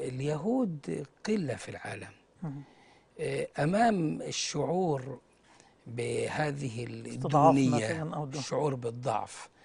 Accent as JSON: {"language": "Arabic", "country": "Egypt", "said": "عندنا في مصر"}